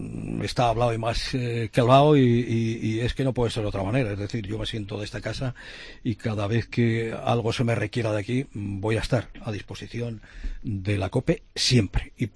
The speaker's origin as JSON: {"language": "Spanish", "town": "Salamanca", "region": "Castile and León", "country": "Spain", "tie": "born or raised there", "said": "yo nací, ya hace algunos años, es evidente, en un barrio salmantino muy cercano al río Tormes. Sí, el Arrabal, soy del Arrabal."}